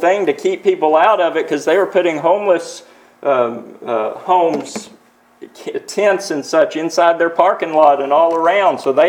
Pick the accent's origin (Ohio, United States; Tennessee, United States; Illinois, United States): Tennessee, United States; growing up in East Tennessee, I didn't see a lot of that. There weren't homeless on the streets. It was a little town I lived in, and I've always lived in small towns